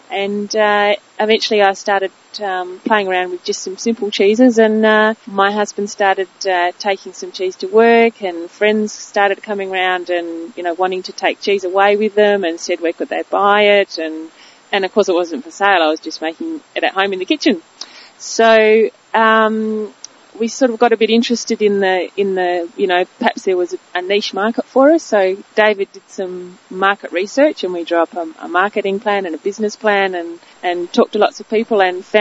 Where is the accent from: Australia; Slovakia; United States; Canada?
Australia; Western Australia; I grew up in the Great Southern region and went up to Perth to study, and then I went off to South Australia to work for a while